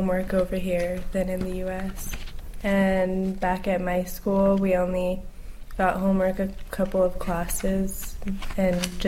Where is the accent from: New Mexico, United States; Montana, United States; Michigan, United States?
New Mexico, United States; I come from New Mexico in the USA.